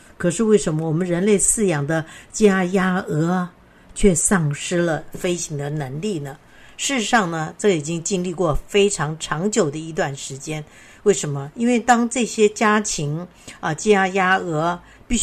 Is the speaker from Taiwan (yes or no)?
yes; Keelung, Taiwan; 我记得我小时候住在基隆，常常会跑去基隆的港口